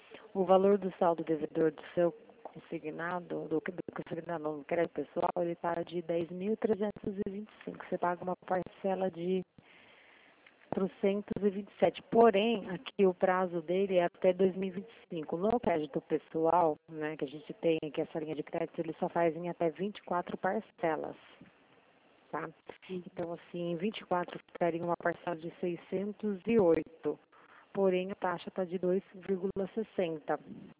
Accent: Sorocaba, São Paulo, Brazil; Não, eu sou do estado de São Paulo, do interior de São Paulo.

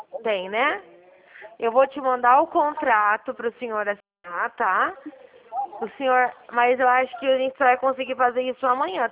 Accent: Dracena, São Paulo, Brazil; Eu sou de Dracena, estado de São Paulo.

